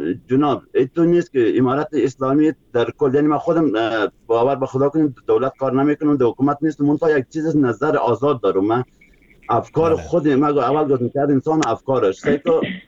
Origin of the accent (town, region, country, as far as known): Afghanistan